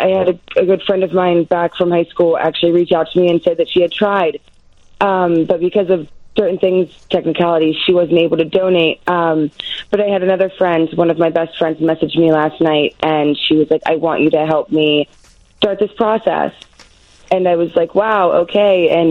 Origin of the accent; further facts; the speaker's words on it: Pittsburgh, Pennsylvania, United States; I am from Pittsburgh.